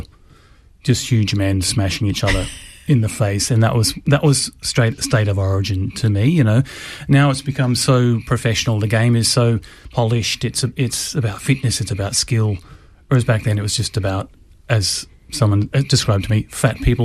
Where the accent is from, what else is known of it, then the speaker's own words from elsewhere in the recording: Queensland, Australia; Can I just say, first of all, when I was a kid growing up in Queensland, blowing up balloons and pulling on my pantaloons, we always said maroon.